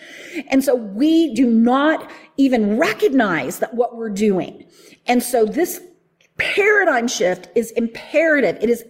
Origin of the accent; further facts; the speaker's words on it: the South, United States; I mean, I grew up in the Bible Belt.